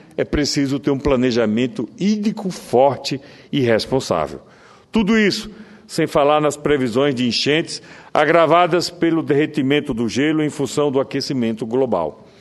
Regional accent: Northeast Region, Brazil; Sou nordestino, convivo com longos períodos de estiagem

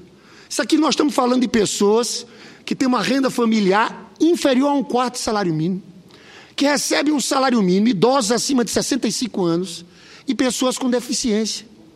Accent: Northeast Brazil, Brazil; Eu sou senador pelo Rio, mas sou nordestino.

